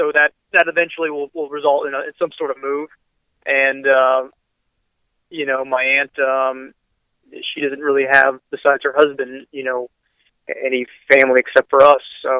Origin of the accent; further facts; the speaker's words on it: Lakeland, Florida, United States; born and raised in Lakeland, come from Lakeland grandparents.